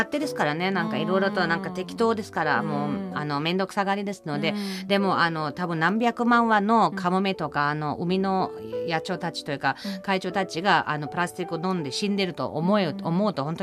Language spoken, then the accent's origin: Japanese; Germany; Japanese is a second language; now in Japan; ドイツだと多分どうしてもそのドイツ出身だからどうしても気になるかもしれないけども